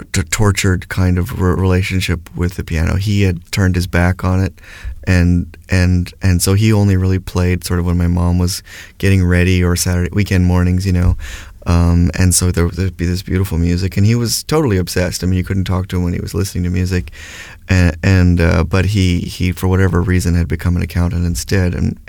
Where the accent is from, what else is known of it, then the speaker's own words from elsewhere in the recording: Toronto, Ontario, Canada; moved away as an adult; now in Nova Scotia, Canada; Born and raised in Toronto. Gasp if you wish, or whatever, exhale. Born and raised there.